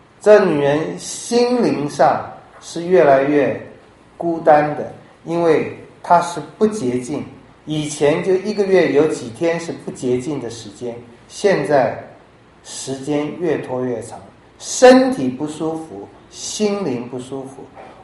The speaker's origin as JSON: {"language": "Chinese", "country": "Taiwan", "said": "我们台湾人也是，中国大陆也是，穷怕了，穷怕了"}